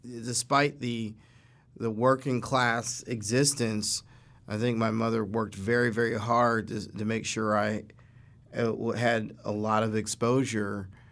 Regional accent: Pittsburgh, Pennsylvania, United States; a lot of people are catching on to a days gone by glimpse of my hometown through the movie Fences by August Wilson.

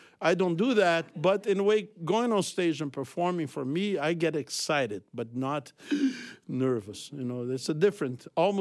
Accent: Rio de Janeiro, Brazil; so I'm not a guy from Ipanema. I'm a boy from Realengo, which is the west zone of Rio. It's still the city of Rio, but it's like 15 miles out west.

